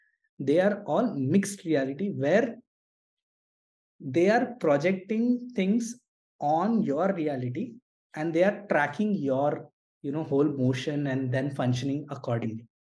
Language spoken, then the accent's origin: English; Mumbai, Maharashtra, India; Like, see, I come from Mumbai, right?